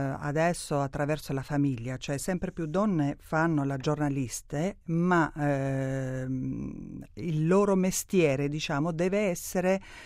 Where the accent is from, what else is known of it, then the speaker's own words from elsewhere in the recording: Albania; io vengo dall'Albania e ho vissuto in Albania il comunismo